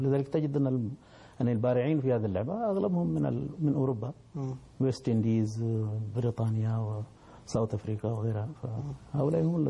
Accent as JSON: {"language": "Arabic", "region": "Uttar Pradesh", "country": "India", "tie": "born or raised there", "also_born_or_lived": "Bengal", "said": "لما كنت في ولاية اتر براديش، يعني هذه الولاية الشمالية التي انتقل إليها الشيخ من مسقط راسي في البنغال"}